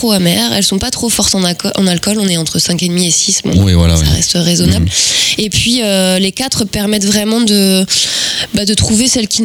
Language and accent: French; Brittany, France; moi, on est originaire tous les deux de Bretagne.